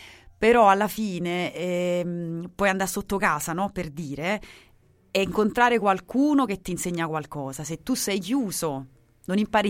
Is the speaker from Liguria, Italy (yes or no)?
no; Naples, Campania, Italy; D'altra parte io sono napoletana